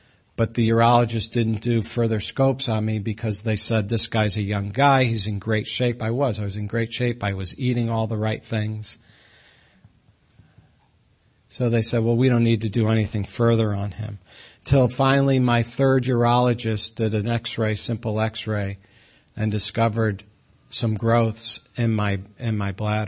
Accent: Brookfield, United States; So I was raised in Brookfield, still live there. My wife says you haven't gotten very far in life. That's true. I live about a half a mile from where I grew up.

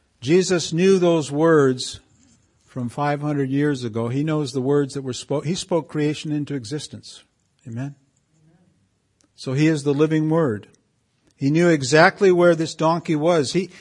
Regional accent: Canary Islands, Spain; I grew up in the Canary Islands with burros

